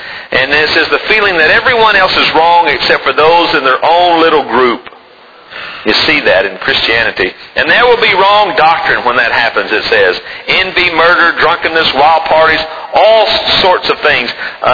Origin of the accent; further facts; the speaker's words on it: United States; I'm an American.